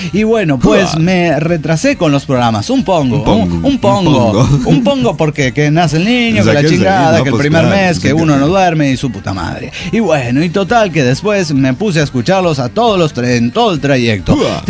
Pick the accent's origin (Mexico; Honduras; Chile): Mexico; Mexico City; de Ciudad de México.